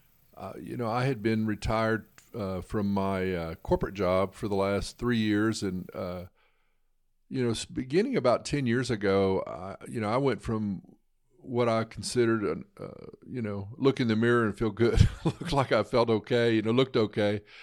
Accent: Memphis, Tennessee, United States; I came back to my hometown here in Memphis

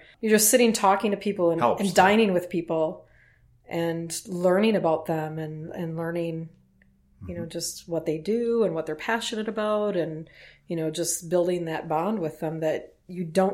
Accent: United States; It's realizing that even though I'm an American and you're from, you know, Germany or Switzerland or the UK, that we're all here on the same planet.

